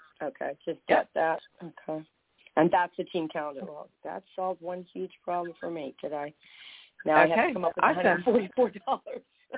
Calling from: Florida, United States; I'm calling you from Florida today.

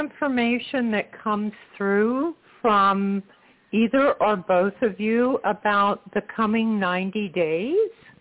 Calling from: Florida, United States

